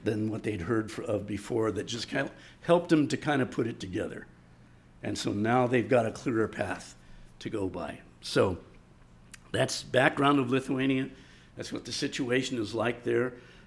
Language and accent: English; United States; Well, I'm an American, and I now fit the older category.